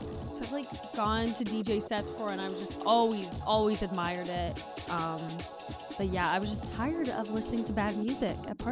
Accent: Virginia Beach, Virginia, United States; now in Richmond, United States; So I am from Virginia Beach. I actually was born in Rehoboth Beach, Delaware. Moved to VB in 2010 and lived there until I moved to Richmond for school. So I'm a beach girl at heart.

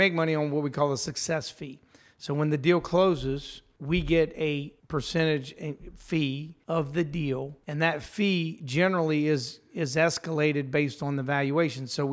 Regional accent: Louisiana, United States; I'm a Cajun.

